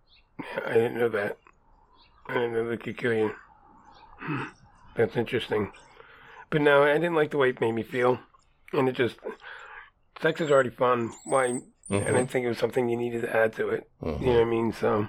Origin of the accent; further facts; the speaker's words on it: New Jersey, United States; where I grew up in South Jersey, it was a resort town. It was a party town during the summer.